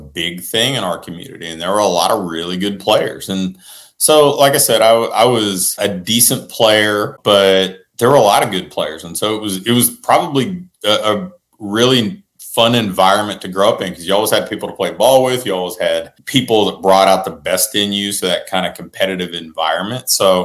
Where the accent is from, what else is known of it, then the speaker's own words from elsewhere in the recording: Ohio, United States; Grew up a big Cincinnati Reds fan growing up in Ohio.